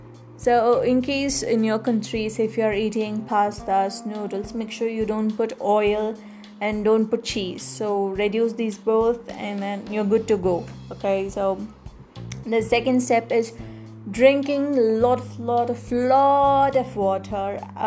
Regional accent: India; English is a second language; because I'm an Indian. We eat rice items, rice food.

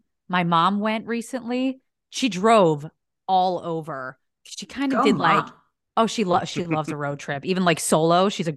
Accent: East Coast, United States; now in Los Angeles, United States; and I are in LA, but we're not from here. So like we kind of have the different experiences from like, I grew up on the East Coast

